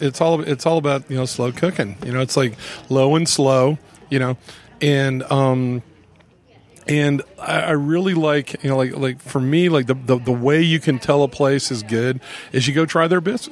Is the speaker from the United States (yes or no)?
yes; Southeast, United States; I'm from the Southeast, so I like hickory. You know, you get a lot of mesquite out here, but I'm a hickory guy